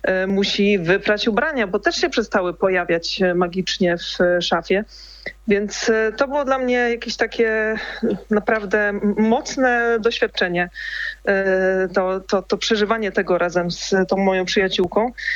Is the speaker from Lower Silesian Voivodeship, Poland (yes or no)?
yes; Dzierżoniów, Lower Silesian Voivodeship, Poland; Tak, ja jestem z Dolnego Śląska, z Dzierżoniowa. To tutaj mamy blisko granicę z Niemcami